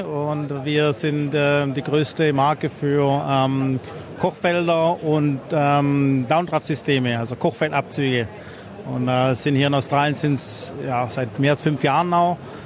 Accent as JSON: {"language": "German", "town": "Pfullendorf", "region": "Baden-Württemberg", "country": "Germany", "tie": "born or raised there", "said": "Ja, Pfullendorf. Pfullendorf am Bodensee."}